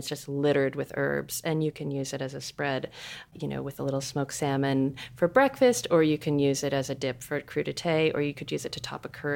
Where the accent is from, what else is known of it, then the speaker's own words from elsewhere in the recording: Seattle, Washington, United States; I'm from Seattle.